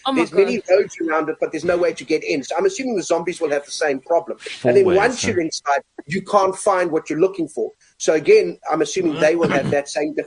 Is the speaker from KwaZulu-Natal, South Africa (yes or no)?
no; Cape Town, Western Cape, South Africa; I grew up in Funderbell Park all those many years ago